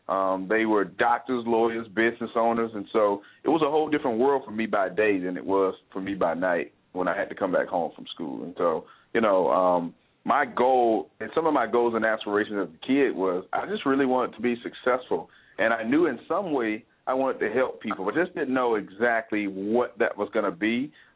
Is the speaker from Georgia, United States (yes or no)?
yes; Atlanta, Georgia, United States; I grew up in Atlanta, Georgia, born and raised in the housing projects of Harris Home